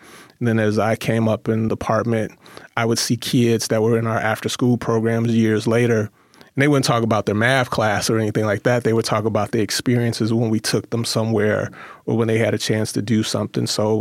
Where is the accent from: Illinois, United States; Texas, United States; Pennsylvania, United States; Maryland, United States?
Illinois, United States; Chicago; now in Milwaukee, United States; I'm not a native Milwaukee, and I'm from Chicago originally, and I lived in Chicago mostly all my life, except for, you know, college stints.